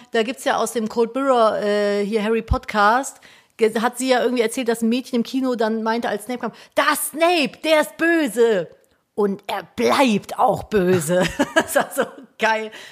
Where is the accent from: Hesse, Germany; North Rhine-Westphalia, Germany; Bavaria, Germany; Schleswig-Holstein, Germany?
North Rhine-Westphalia, Germany; Cologne; ich bin ja, wie gesagt, in Köln groß geworden.